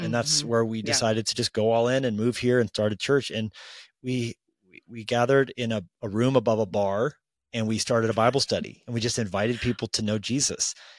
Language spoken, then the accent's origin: English; Colorado, United States; My wife and I grew up in Colorado.